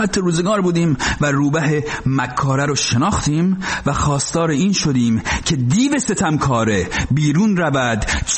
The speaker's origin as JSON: {"language": "Persian", "country": "Iran", "said": "بله، اصولا ما ایرانی ها اصلا به صورت خیلی تاریخی یه دفعه عاشق شهادت شدیم"}